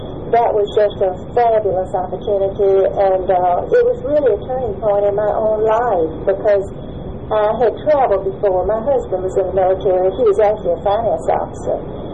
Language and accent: English; Anniston, Alabama, United States; I was born in Anniston, Alabama, which is right down the road from Jacksonville, and I grew up there.